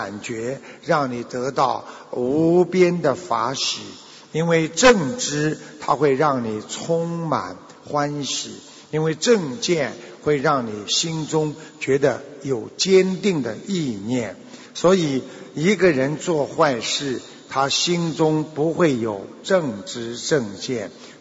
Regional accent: Beijing, China; 我是北京的弟子，以前我修密宗的，

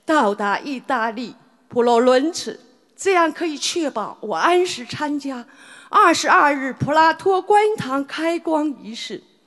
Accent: Germany; 我来自德国，今年64岁

